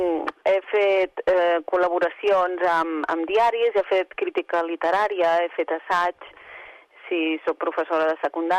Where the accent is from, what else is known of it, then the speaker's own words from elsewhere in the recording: Banyeres del Penedès, Catalonia, Spain; now in Tarragona, Spain; Jo sóc de Banyeres del Penedès, però ja fa més de 20 anys que vinc a Tarragona.